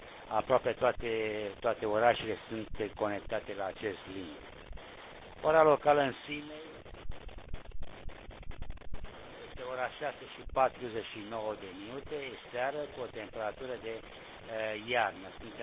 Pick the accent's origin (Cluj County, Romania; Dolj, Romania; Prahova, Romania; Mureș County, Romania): Dolj, Romania; Craiova; born there; unde eu sunt, am fost născut în Craiova.